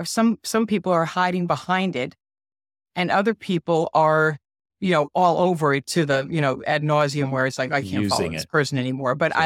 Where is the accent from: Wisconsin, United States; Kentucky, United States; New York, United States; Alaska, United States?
New York, United States; Brooklyn; I always say I'm from Brooklyn.